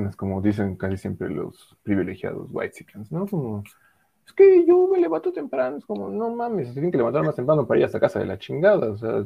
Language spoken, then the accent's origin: Spanish; Mexico; Somos del Estados Unidos de México.